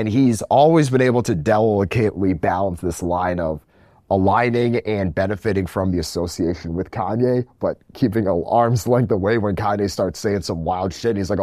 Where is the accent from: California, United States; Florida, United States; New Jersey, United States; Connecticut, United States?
Connecticut, United States; East Hartford; Yeah, so grew up in East Hartford, went to high school there, East Hartford High Schoo